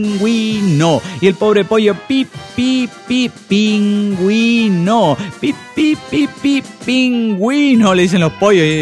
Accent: Oaxaca, Mexico; de Oaxaca.

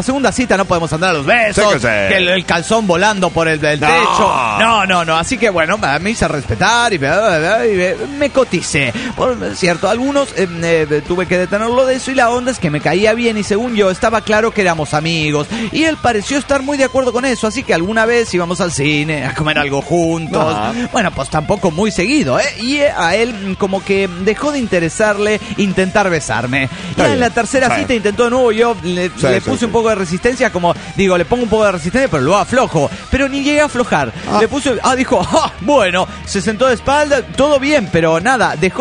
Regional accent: Mexico City, Mexico; also born or lived in Aguascalientes; now in Toluca, Mexico; Soy hidrochilanga y estoy en Toluca, porque ¿sabes? En realidad yo nací en Aguascalientes y luego casi que me crié en el Chilangolandia, en el DF mexicano, y ahora estoy en Toluca y soy la geografía mexicana toda en una.

